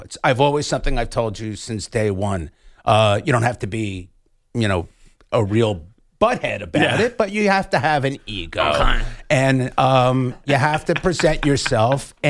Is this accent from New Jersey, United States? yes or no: yes; Passaic, New Jersey, United States; I used to listen to the Bill Corsair show on WCAU in Philadelphia when I was growing up in Passaic, New Jersey, at 6 years of age to 10 years of age.